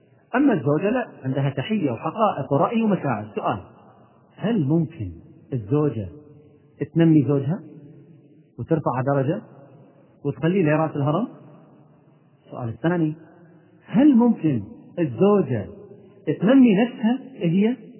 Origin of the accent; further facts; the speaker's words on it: Kuwait; أحد الدكاترة عندنا في الكويت